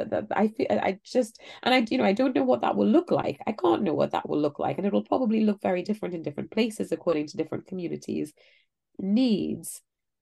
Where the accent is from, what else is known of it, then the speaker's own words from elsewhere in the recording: Trinidad & Tobago; where I grew up in Trinidad